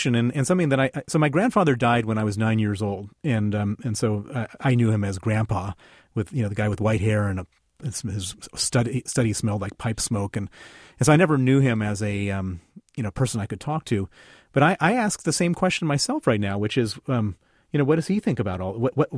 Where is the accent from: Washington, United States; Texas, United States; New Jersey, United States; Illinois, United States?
Illinois, United States; in Illinois, which was my home state, there's like so many governors that are in jail.